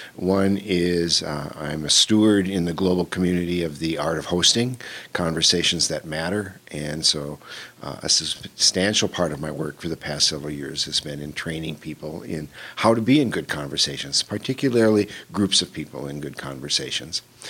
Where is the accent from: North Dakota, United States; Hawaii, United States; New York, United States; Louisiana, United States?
North Dakota, United States; Bismarck; now in Minnesota, United States; I currently live in Minnesota, about 45 miles east of Fargo, out in the countryside. But I grew up here in Bismarck. I'm a graduate of Bismarck High School